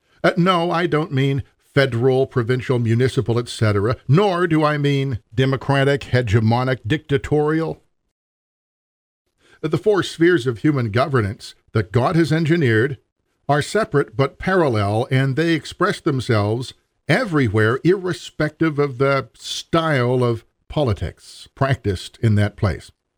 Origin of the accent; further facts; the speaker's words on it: Canada; I should mention, as a Canadian pastor, I'll be speaking extensively about my context and from my context